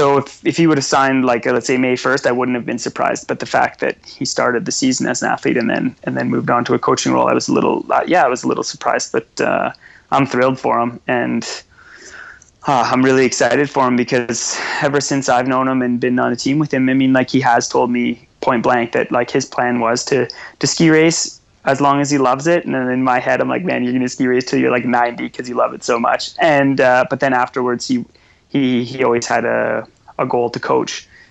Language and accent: English; Canada; the choices I've made to be a ski racer as a Canadian kid growing up.